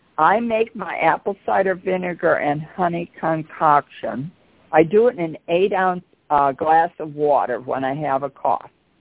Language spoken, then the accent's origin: English; Chicago, Illinois, United States; I'm from Chicago. That's where I was born and raised.